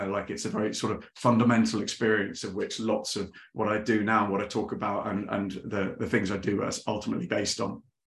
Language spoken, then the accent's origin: English; Leicester, East Midlands, United Kingdom; born there; now in London, United Kingdom; as James has said. I'm born in Leicester. I'm half Australian, now live in Northeast London.